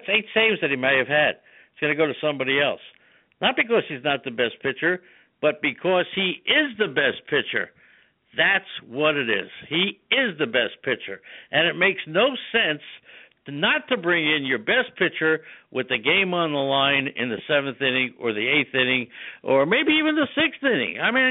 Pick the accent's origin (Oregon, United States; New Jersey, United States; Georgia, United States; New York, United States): New York, United States; I grew up in New York in the 50s with Willie Mickey and the Duke, and we used to have gang fights.